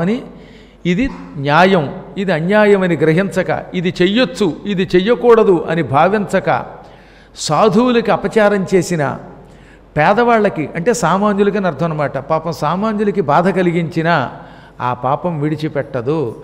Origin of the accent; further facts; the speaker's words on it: Tanuku, Andhra Pradesh, India; మాకు చిన్నప్పుడు తణుకులో ఉన్నప్పుడు బుల్లి బుల్లి పిల్లలుగా ఉన్నప్పుడు సెగ్గట్లో ఏవో కురుపులు వస్తే మా మేనత్తలు గోమూత్రం రాసి సూర్యుడి ఎండలో నిలబెట్టి